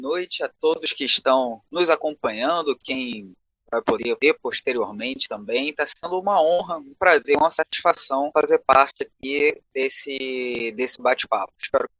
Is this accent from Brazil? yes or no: yes; Rio de Janeiro, Brazil; accent: carioca; Eu sou um carioca, o sotaque não me permite mentir, esse chiado super padrão, sou do Rio de Janeiro, capital. Eu moro no subúrbio do Rio, na Zona Norte, Complexo do Alemão.